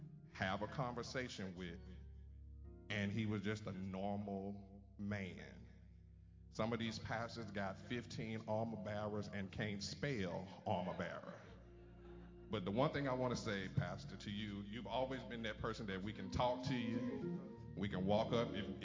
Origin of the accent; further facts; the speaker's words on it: Louisiana, United States; now in Smyrna, United States; So back when I moved in 1990 from Louisiana, I moved here to Smyrna, Georgia.